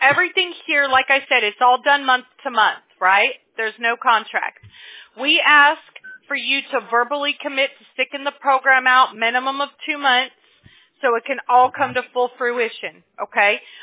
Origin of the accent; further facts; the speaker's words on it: Mobile, Alabama, United States; born there; Let me tell you, I was born in Mobile, Alabama.